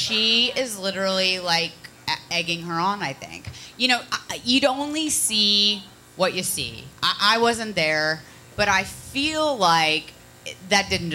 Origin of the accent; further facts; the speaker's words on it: Connecticut, United States; also born or lived in Ohio; Well, I'm from Connecticut and then Ohio.